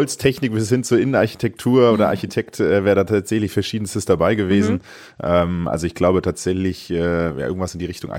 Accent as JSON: {"language": "German", "region": "Bavaria", "country": "Germany", "said": "bei uns in Bayern"}